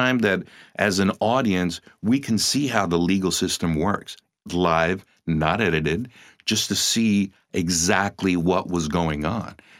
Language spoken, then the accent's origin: English; Miami, Florida, United States; now in New York City, United States; I was born in New York City. I was here till I was like 8 years old, and I moved to Miami and kind of raised in Miami, Florida. I'm Cuban descent.